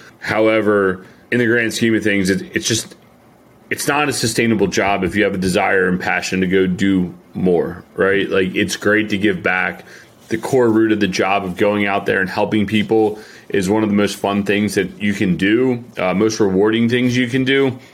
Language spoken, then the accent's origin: English; Pennsylvania, United States; Because we grew up outside of Philadelphia together.